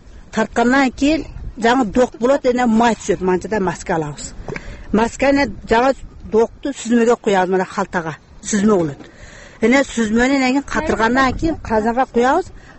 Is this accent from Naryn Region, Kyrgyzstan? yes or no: no; Osh, Osh Region, Kyrgyzstan; Мен өзүм Оштук болом. Оштон Ярмазага турмушка чыккамын.